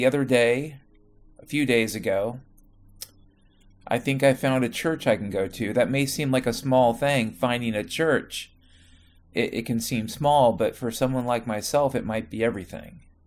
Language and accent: English; Washington, United States; But ultimately, yeah, I grew up in Washington State, and I got these weird backwards notions of what it once was and what it is becoming.